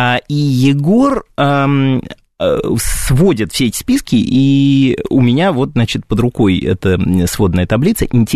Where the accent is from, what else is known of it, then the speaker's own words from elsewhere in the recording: Moscow, Russia; Как москвич петербуржанину.